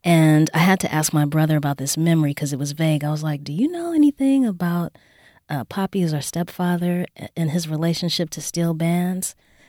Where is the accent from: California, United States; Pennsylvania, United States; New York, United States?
California, United States; Los Angeles; also born or lived in Waco, Texas / Washington, D.C.; I was raised in Los Angeles. I was baptized in Waco, Texas, but I was schooled in Chocolate City.